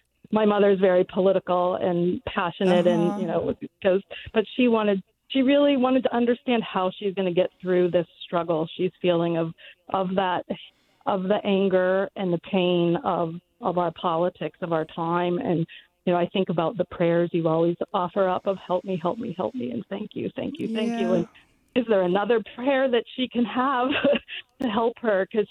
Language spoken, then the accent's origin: English; Pittsburgh, Pennsylvania, United States; I'm from Pittsburgh and my family's in Pittsburgh.